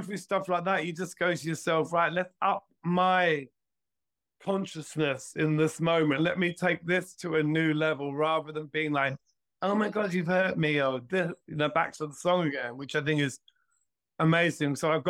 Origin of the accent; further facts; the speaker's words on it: Ireland; who understands who I am as an Irish man, as a gay man